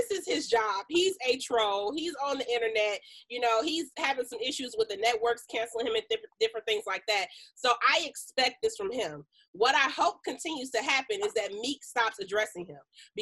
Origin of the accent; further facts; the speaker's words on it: Chicago, Illinois, United States; I'm born and raised in Chicago.